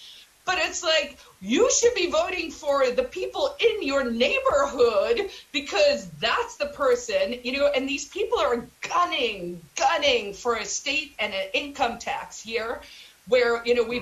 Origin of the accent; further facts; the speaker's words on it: South Africa; You know, I grew up in South Africa. I grew up in Africa. I grew up in a first/third world country.